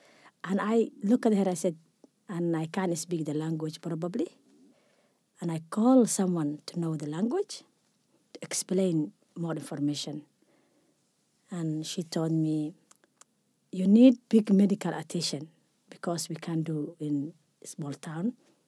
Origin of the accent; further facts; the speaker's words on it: Somalia; English is a second language; now in Australia; I'm from Somalia. I have 5 kids. I'm here in Australia for a while.